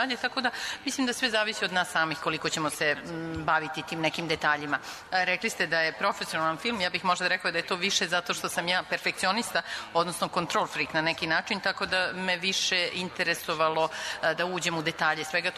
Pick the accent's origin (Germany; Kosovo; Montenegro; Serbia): Germany; Ja sam odrastao u Nemačkoj, majka mi je pričala razne bajke